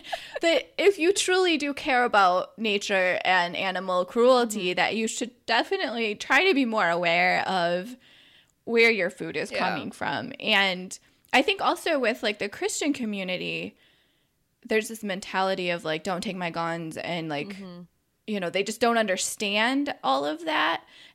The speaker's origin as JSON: {"language": "English", "region": "Midwest", "country": "United States", "tie": "born or raised there", "said": "So obviously growing up in the Midwest, you have people that hunt and you're just kind of used to that. Going to New York City, a lot of the people I came in contact with were very against hunting."}